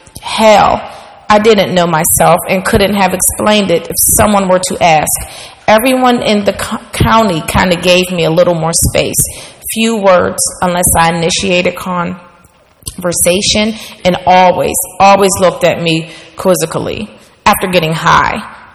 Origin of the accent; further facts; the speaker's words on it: Homewood, Pennsylvania, United States; also born or lived in Wilkinsburg; our schools growing up in Homewood and Wilkinsburg.